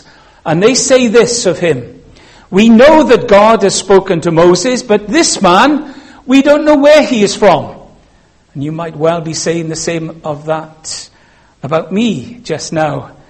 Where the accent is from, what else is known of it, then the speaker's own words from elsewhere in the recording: Wales, United Kingdom; The only thing you know about me at the moment is that I'm Welsh, and that's because of my accent.